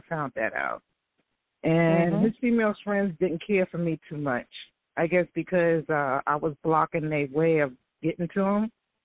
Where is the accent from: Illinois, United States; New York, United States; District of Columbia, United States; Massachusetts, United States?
New York, United States; Bronx; I'm from the Bronx.